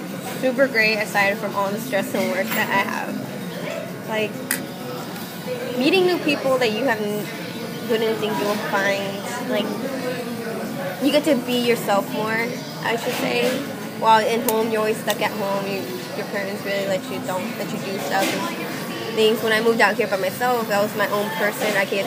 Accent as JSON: {"language": "English", "town": "Inglewood", "region": "California", "country": "United States", "said": "I'm originally from Inglewood, but I went to high school in Lawndale, which is two totally different environments."}